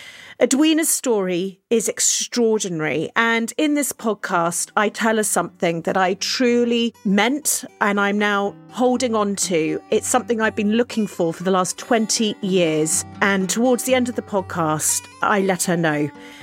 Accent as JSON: {"language": "English", "country": "Netherlands", "tie": "born or raised there", "said": "I was brought up partly in Holland, actually"}